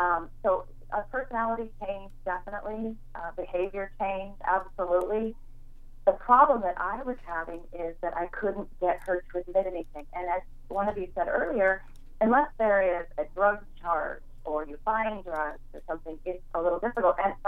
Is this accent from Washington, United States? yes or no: yes; Seattle, Washington, United States; And we're actually from Seattle, and I don't actually really know that area. We live in the east side in a town called Bellevue